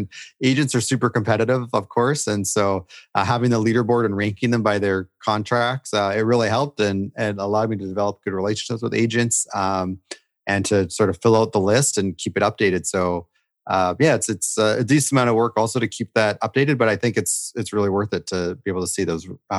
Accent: Edmonton, Alberta, Canada; Growing up in Edmonton, I remember

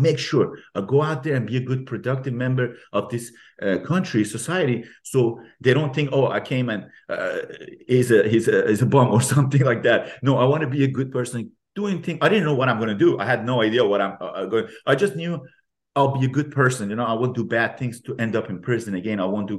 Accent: Iran; English is a second language; now in United States; I come from Iran. I come from a different culture. And I've come here

